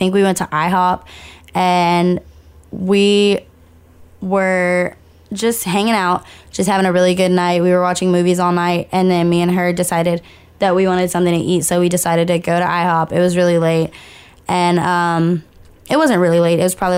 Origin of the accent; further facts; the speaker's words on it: Shiner, Texas, United States; I'm from Shiner, like I grew up in Shiner. Shiner is way down south, and there's probably like less than 1,000 people in the town